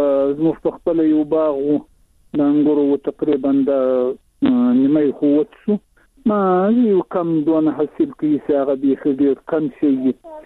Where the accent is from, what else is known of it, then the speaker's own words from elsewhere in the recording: Shajoy, Zabul, Afghanistan; هم د زابل ولایت شاجیل ولسوالي.